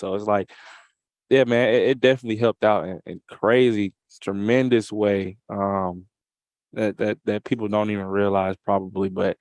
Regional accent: Atlanta, Georgia, United States; But here in SEC Media Day in my hometown, representing football

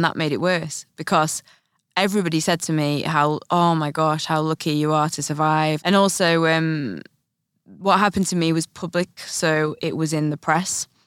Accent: Northern England, United Kingdom; I'm Northern English

